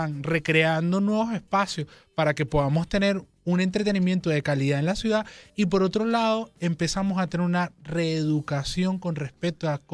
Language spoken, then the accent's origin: Spanish; Caracas, Capital District, Venezuela; uno como caraqueño siempre repite